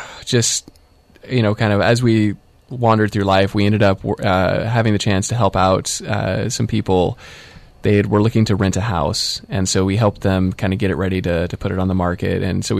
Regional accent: Jetmore, Kansas, United States; I grew up very near to Dodge City, Kansas, a small town called Jetmore.

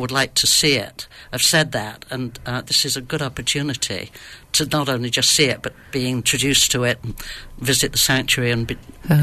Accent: England, United Kingdom; I grew up in England, and we go to the football games.

